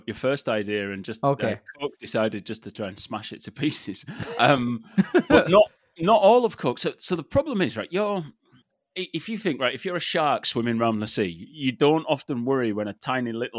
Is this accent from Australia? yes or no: no; England, United Kingdom; So I grew up in England